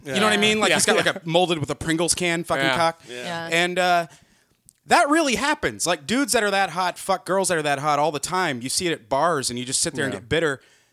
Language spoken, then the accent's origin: English; the South, United States; I have. I have. I grew up in the South.